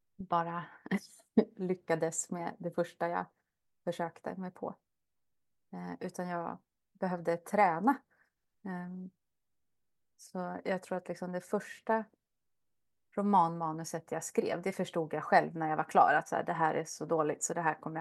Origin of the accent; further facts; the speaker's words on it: Stockholm, Stockholm County, Sweden; now in Östersund, Sweden; Jag är uppvuxen i Stockholm och bor sedan 3 år tillbaka drygt i Östersund med min familj, min fru och min 5-åriga son.